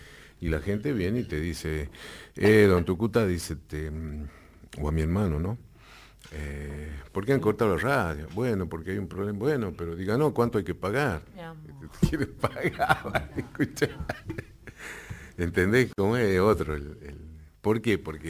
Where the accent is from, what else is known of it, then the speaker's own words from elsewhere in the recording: Maimará, Jujuy, Argentina; born there; El 6 de febrero del 52 nací en Maimará, sí. Pero no, de casualidad, ¿viste?